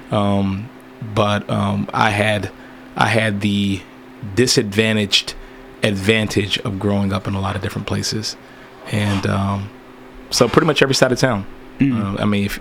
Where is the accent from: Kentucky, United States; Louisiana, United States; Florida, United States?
Kentucky, United States; Lexington; Right here in Lexington, brother. This is my home. This is my hometown.